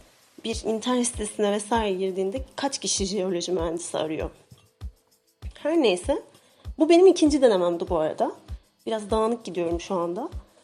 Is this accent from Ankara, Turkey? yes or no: no; Malatya, Turkey; Ben de Malatyalıyım